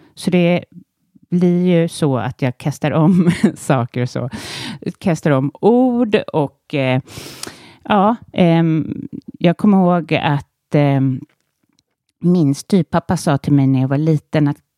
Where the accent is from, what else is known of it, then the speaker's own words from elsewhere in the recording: Nacka, Stockholm County, Sweden; born there; jag hävdar då, när jag är född i Nacka, det är inga, jag har liksom inte, jag har ingen anledning att bryta.